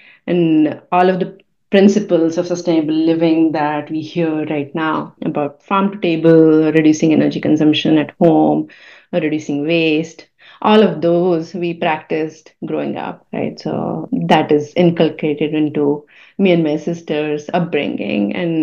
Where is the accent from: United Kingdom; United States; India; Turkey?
India; I'm from India, and that's where my family is based